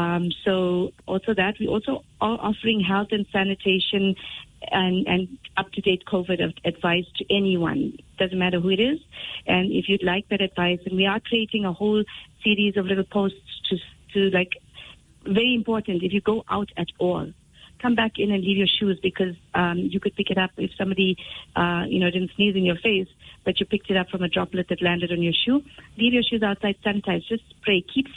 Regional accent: South Africa; as a Muslim community and as South African Muslims and as a South African nation.

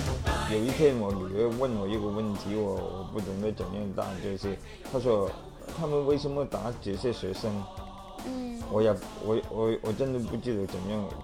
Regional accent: Hong Kong; Chinese is a second language; 我是上个世纪50年代出生在香港的，所以我是地道的香港人。我的普通话不太好，

